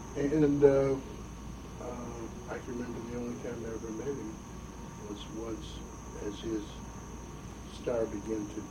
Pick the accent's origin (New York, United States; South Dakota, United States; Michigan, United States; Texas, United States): Michigan, United States; Saginaw; And one of the funniest things growing up in Saginaw that I always remember